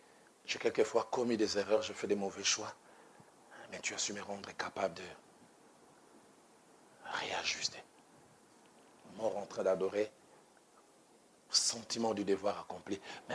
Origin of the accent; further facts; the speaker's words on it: Kinshasa, DR Congo; je vois petit garçon quand j'ai grandi ça à Bandal, 69.